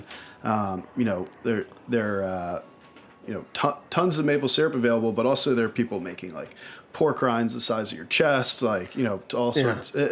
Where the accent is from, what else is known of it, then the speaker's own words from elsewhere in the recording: Richmond, Virginia, United States; I mean, growing up in Richmond, Virginia, we never, you know, maple syrup was just not something that we were super excited about.